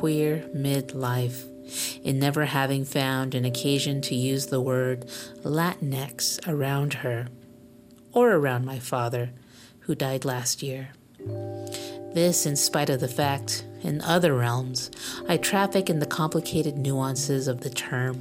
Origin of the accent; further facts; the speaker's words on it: Los Angeles, California, United States; born there; I was born in Los Angeles to parents who, due to their own luck, or lack of it, in arriving in the early 1970s, had become U.S. citizens